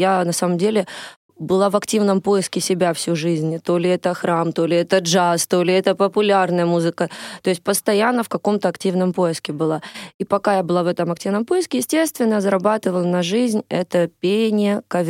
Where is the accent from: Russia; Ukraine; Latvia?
Ukraine; Donetsk, Donetsk Oblast; тем более, что я из Донецка